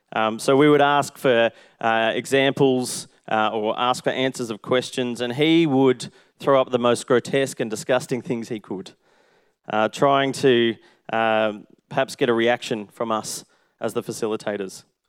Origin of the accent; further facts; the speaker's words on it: Melbourne, Victoria, Australia; just maybe it's growing up in Melbourne